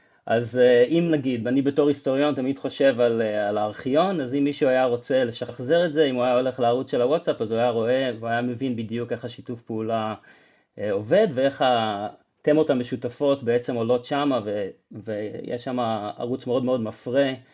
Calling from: London, United Kingdom; אני מדבר מלונדון.

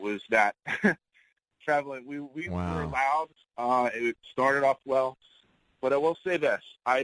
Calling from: Miami Beach, Florida, United States; I'm calling from South Beach. A very disappointing trip.

